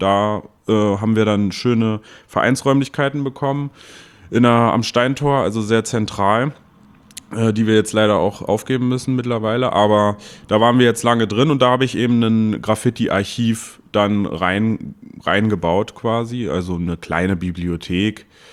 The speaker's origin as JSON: {"language": "German", "region": "Berlin", "country": "Germany", "said": "bin ich auch selbstständig hier in Sachsen-Anhalt, manchmal auch in Berlin, wo ich herkomme."}